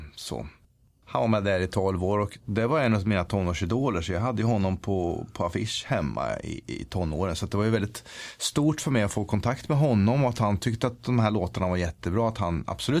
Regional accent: Sweden; jag är en sångare från Sverige, jag ska göra den här plattan.

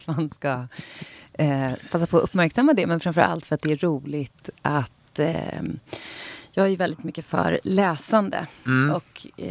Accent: Sweden; Jag tänkte ju när jag kom dit som svensk författare

